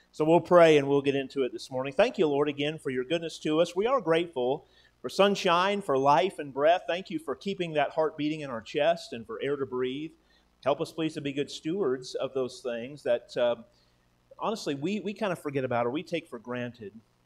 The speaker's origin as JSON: {"language": "English", "region": "Oregon", "country": "United States", "tie": "born or raised there", "said": "I was born and raised in Oregon. I never prayed for rain to start. I prayed for it to stop."}